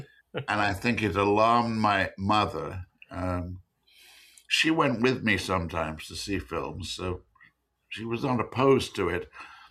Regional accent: England, United Kingdom; I was born in England. I'm English and American.

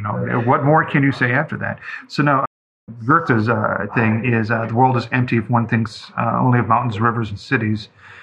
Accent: Chicago, Illinois, United States; Just because I'm from Chicago.

